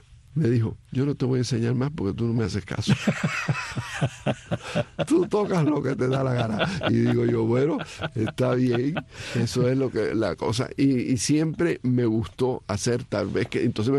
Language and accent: Spanish; Cienfuegos, Cuba; Nací en Cienfuegos, me crié siempre en Cienfuegos.